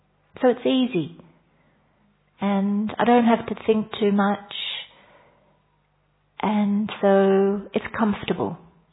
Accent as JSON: {"language": "English", "country": "Australia", "said": "from Australia, and I live in the Blue Mountains Retreat Center."}